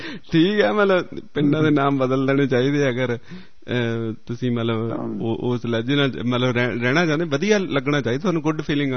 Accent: Nawanshahr, Punjab, India; ਕਈ ਪਿੰਡ ਸਾਡੇ ਇਲਾਕੇ ਦੇ ਵਿਚ, ਖਾਸ ਕਰਕੇ ਨਵਾਂ ਸ਼ਹਿਰ ਏਰੀਏ ਦੇ ਵਿਚ

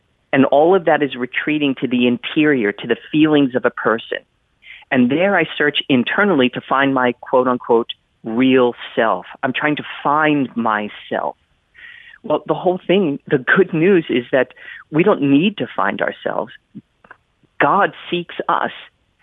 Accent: United States; I'm also a …, and I'm an American.

